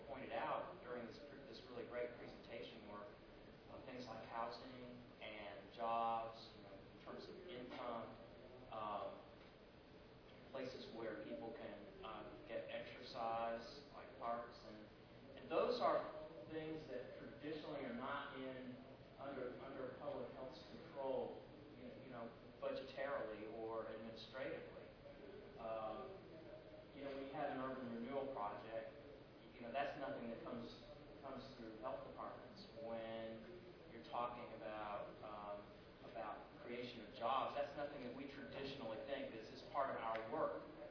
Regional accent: North Carolina, United States; from North Carolina

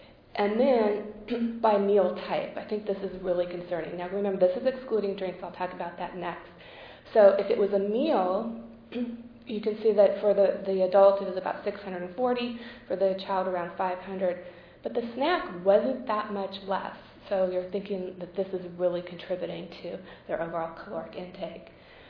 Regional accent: Los Angeles, California, United States; also born or lived in Manhattan Beach; I was born in East Los Angeles, not a very low income, but middle income family, and my whole family was fat.

